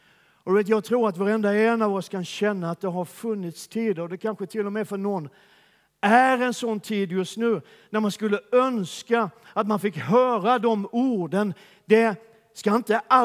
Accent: Skåne, Sweden; jag kommer från Skåne där det aldrig är mörkt, utan det är alltid solsken, det är alltid varmt, det är alltid underbart, det är alltid härligt, det är alltid ljuvligt.

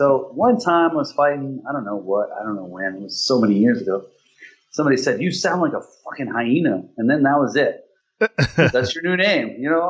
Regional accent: Hawaii, United States; And I remember I grew up in Hawaii, so on my TV they had, like, Thai stations.

